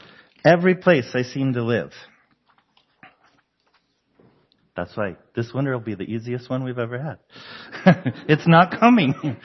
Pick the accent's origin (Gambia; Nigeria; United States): United States; Denver, Colorado; We grew up in Denver.